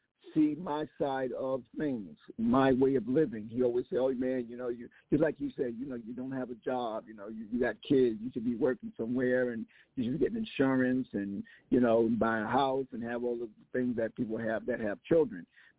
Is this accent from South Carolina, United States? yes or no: yes; South Carolina, United States; We grew up in South Carolina in farming, which nobody never wanted